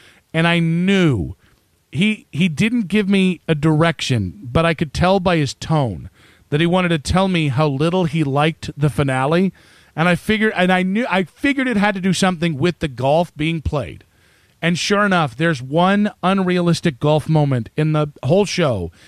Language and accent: English; Wadsworth, Ohio, United States; Oh, you got to understand, I'm from Wadsworth, Bittinger's, and I grew up going there.